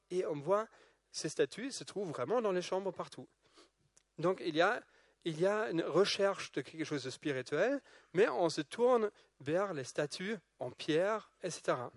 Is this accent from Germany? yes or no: yes; Germany; now in France; Moi, je viens de l'Allemagne, mais là, en France